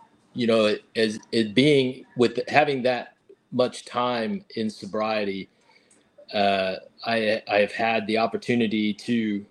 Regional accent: California, United States; moved away as an adult; now in Texas, United States; Like Bruce said, I am from California. I was born in the Los Angeles area back in the 70s. Moved to Texas, you know, in 2006, and you know, there's lots of my teenage years and all that in California.

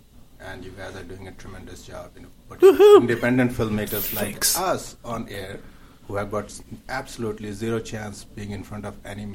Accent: Bihar, India; born there; So I was born in Bihar, that's in North India.

